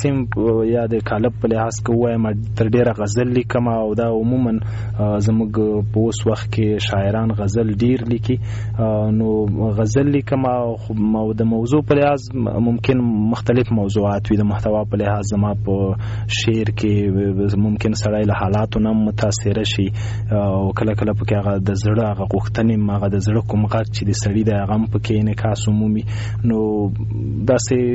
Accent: Khost, Afghanistan; نو زه د خوست یم

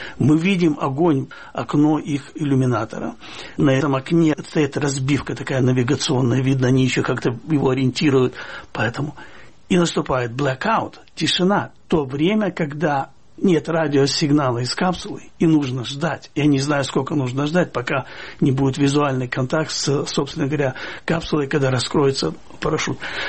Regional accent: Kyiv, Ukraine; скажу вам, как киевлянин, после Майдана событий 2014 года, когда я вышел в центр города

